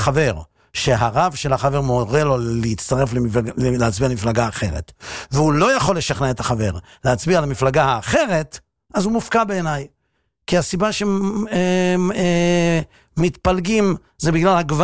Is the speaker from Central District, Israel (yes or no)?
yes; Netanya, Central District, Israel; והייתי נוסע הרבה לשבת הביתה, מהישיבה בירושלים לביתנו בנתניה